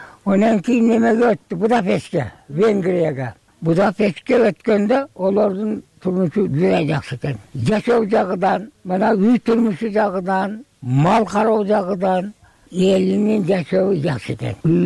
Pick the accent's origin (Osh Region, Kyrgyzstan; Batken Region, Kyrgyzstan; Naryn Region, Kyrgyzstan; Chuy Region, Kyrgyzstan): Osh Region, Kyrgyzstan; Osh; Каяктан болосуз? Мен Оштон болом.